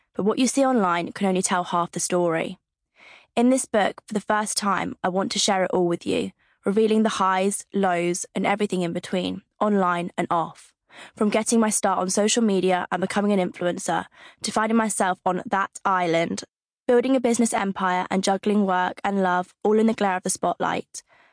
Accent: Hitchin, East of England, United Kingdom; also born or lived in Stevenage, United Kingdom; I grew up in Hitchin, another town in Hertfordshire, and lived in the same house almost all my childhood

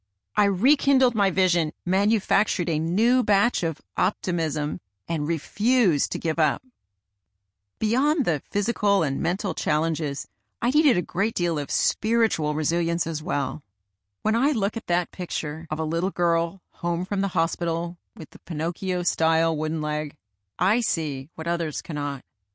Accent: San Diego, California, United States; Growing up in San Diego, I had never even seen snow.

